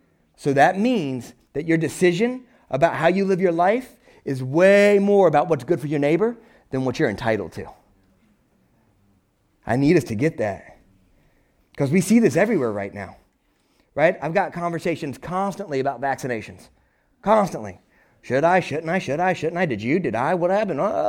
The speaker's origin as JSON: {"language": "English", "region": "the South", "country": "United States", "said": "Like, I'm from the South. I like a gun."}